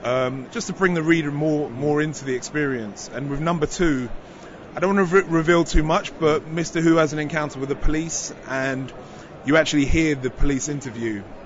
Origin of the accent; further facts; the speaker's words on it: London, United Kingdom; but you know, we're from London, and London's a major city and needs its own superhero